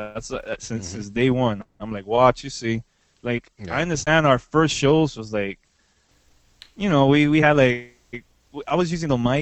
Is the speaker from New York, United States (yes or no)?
yes; Manhattan, New York, United States; I grew up in New York. I grew up, you know, in Manhattan, uptown.